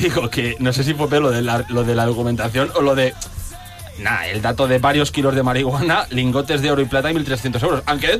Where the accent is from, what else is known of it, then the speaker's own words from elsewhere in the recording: Almería, Andalusia, Spain; Claro, yo soy de Andalucía, claro, yo soy de Almería.